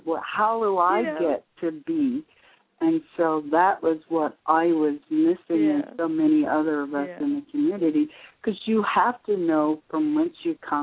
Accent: the South, United States; During the time when I grew up in the South, we didn't even have a month for Black History Month.

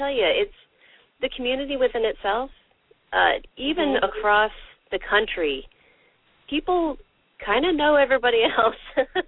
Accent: Singapore; also born or lived in Decatur / Atlanta; now in United States; recently I was living in Decatur, although I was raised in Singapore. And So I grew up most of my life overseas and came back to the U.S. and ended up in Atlanta

